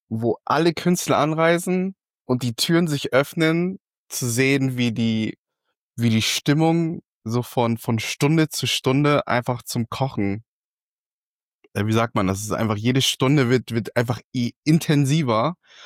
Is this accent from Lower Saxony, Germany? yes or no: yes; Hanover, Lower Saxony, Germany; Ich komme aus Hannover.